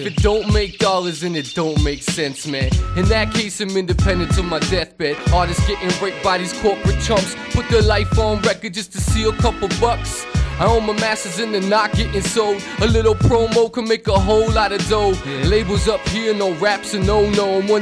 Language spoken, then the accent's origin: English; Toronto, Ontario, Canada; I'm from the West, man. I'm from Lakeshore, this little dirty strip called Lakeshore.